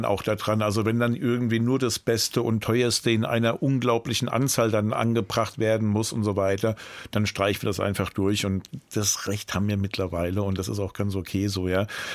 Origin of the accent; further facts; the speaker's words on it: Hanau, Hesse, Germany; gerade Hanau auch, das ist meine Heimat, also Frankfurt, Hanau, das gehört irgendwie so zu mir